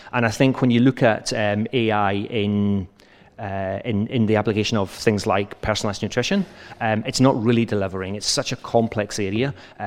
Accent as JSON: {"language": "English", "region": "Scotland", "country": "United Kingdom", "accent": "Scottish", "lives_now": "Netherlands", "said": "but you'll have to put up with my Scottish accent."}